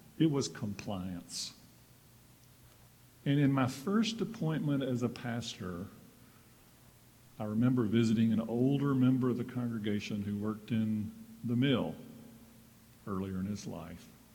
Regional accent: Deep South, United States; When I was growing up in the Deep South, in the church was kind of compliance. You couldn't really have a meaningful life in the community I grew up in the Deep South, if you did not go to church

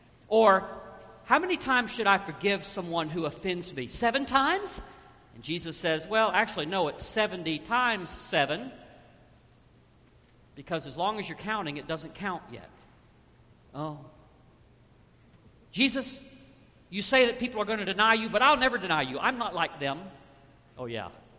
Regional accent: Alabama, United States; So in my mind, I'm thinking this passage says, I give to you, or I'm from Alabama, I give to all y'all, the plural of y'all, I give to all y'all the kingdom keys.

